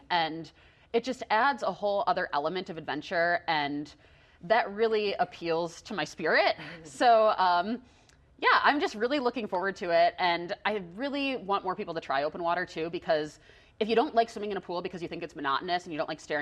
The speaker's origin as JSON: {"language": "English", "town": "Chicago", "region": "Illinois", "country": "United States", "said": "I'm from Chicago, and the river is one of my favorite staples of the city. Like, I just remember as a kid, you know, going on a boat down the river"}